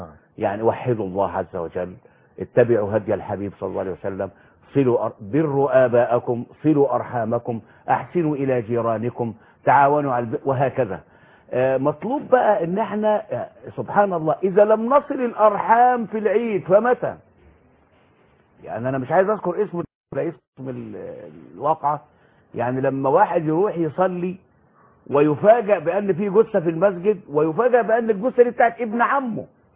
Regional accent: Mansoura, Dakahlia, Egypt; يعني عندنا في المنصورة وما زلت إلى الآن أرى هذا المشهد المقيت

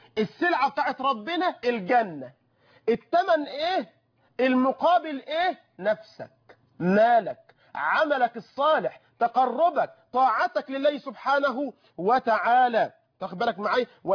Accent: Egypt; بلدنا مصر

